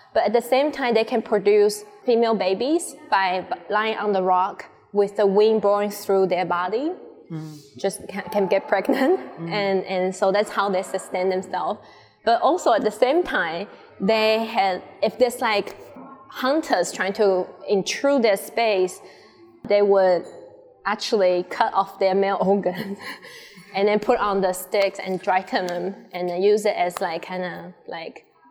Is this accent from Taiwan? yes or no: yes; northern Taiwan, Taiwan; And my background, my mom's background, we are from the Banagawan tribe. I think the closest would be like Iwi. So we are like Ataya Banagawan group. Tribe, Iwi. And we are the second largest indigenous nation in Taiwan after Amis people.